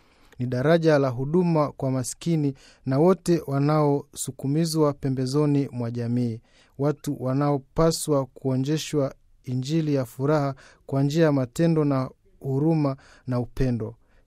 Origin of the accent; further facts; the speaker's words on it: Useri, Kilimanjaro, Tanzania; born there; nimezaliwa katika parokia ya Useri, Jimbo Katoliki la Moshi, Tanzania. Ninatoa katika familia ya watoto saba na mimi nikiwa ni mtoto wa sita. Nililelewa katika misingi ya Kikristo tangu nikiwa mdogo.